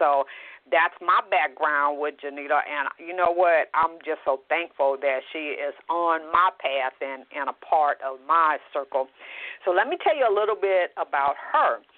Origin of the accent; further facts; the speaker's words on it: Los Angeles, California, United States; I say you guys because I'm from the West Coast, from L.A., and that's just how we roll there with our lingo.